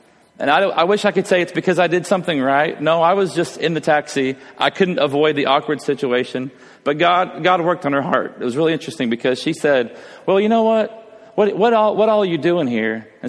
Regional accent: Texas, United States; Oh yeah, we're from Texas.

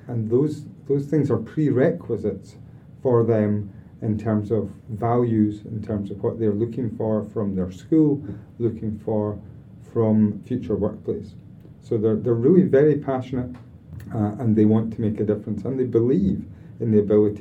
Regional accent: Scotland, United Kingdom; I'm Scottish and, you know, J.K. Rowling began writing in Edinburgh and so on.

